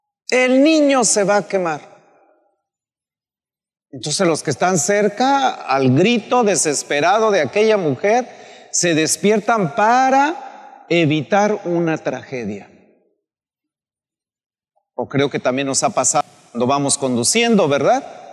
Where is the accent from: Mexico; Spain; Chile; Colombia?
Mexico; Guanajuato; No se crea, soy de Guanajuato, no la traigo contra ellos